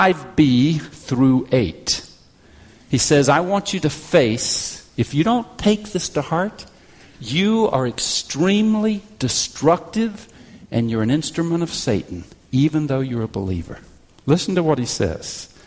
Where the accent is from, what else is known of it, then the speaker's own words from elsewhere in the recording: Oregon, United States; Now, I'm from Oregon.